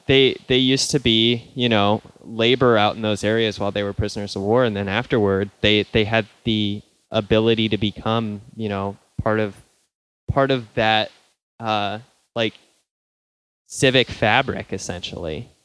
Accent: Montana, United States; I come from Montana, which is probably, you know, it can probably fairly be named the Great White North. Like, that state is almost 90% white.

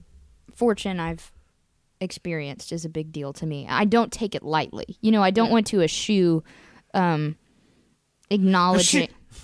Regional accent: Memphis, Tennessee, United States; I am from Memphis.

